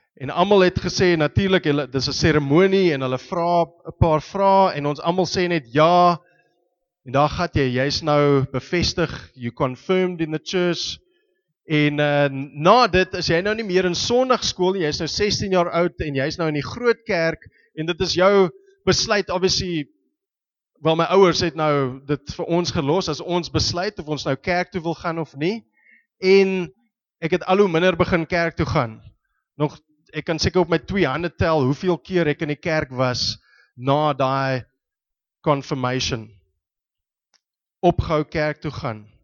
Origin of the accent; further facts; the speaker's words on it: Stellenbosch, Western Cape, South Africa; ek het in Stellenbosch groot geword. Ek is gebore nou amper 40 jaar terug, in Julie maand is het 40 jaar terug wat ek gebore is, en ek het daar skool gegaan in Stellenbosch, Ek was in Paul Roos Gymnasium tot by matriek